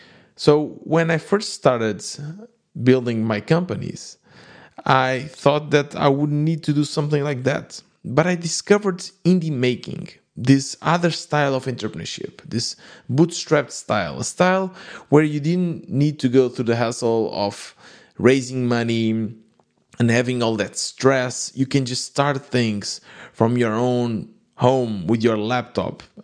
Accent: Portugal; English is a second language; I am from Portugal, but I knew, okay, we need to find somewhere else because in Portugal, we couldn't find companies like those back then.

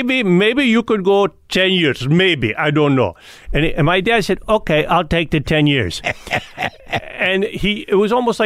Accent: Fort Lee, New Jersey, United States; And that was the house I grew up in Fort Lee.

